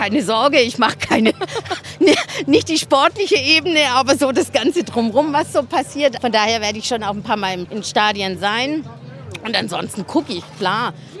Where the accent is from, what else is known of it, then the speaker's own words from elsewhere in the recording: Baden-Württemberg, Germany; moved away as an adult; now in Switzerland; weil ich auch nahe der Schweizer Grenze am Bodensee aufgewachsen bin.